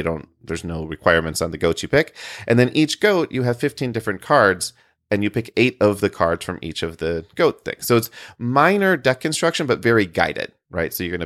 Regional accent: Grand Rapids, Michigan, United States; a convention called Grand Con, which is in Grand Rapids, Michigan, my hometown.

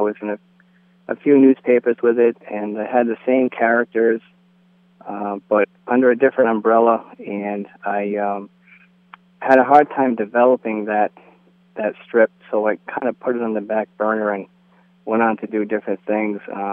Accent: Attleboro, Massachusetts, United States; Well, I'm an Attleboro native. I grew up in Attleboro, and I went to Bishop Feehan High School and some of the other schools, elementary.

